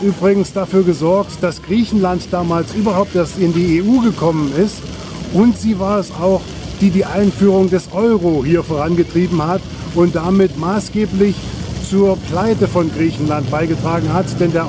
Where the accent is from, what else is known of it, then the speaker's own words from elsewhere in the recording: Germany; Ich habe mich also als Deutscher zu erkennen gegeben und womit verbindet man mich als Deutschen hier im Ausland?